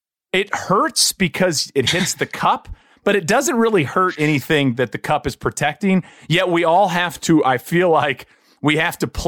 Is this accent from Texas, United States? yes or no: yes; Texas, United States; So my hometown, I was in Tornado Alley in East Texas.